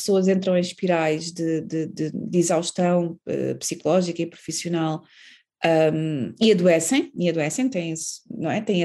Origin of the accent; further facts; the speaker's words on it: Gala, Centro, Portugal; e eu sou da Gala